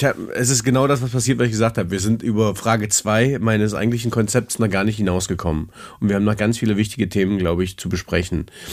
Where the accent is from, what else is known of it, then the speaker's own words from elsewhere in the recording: Magdeburg, Saxony-Anhalt, Germany; now in Würzburg, Germany; mich betrifft es ja als Magdeburger und Wahlunterfranke gleich dreifach.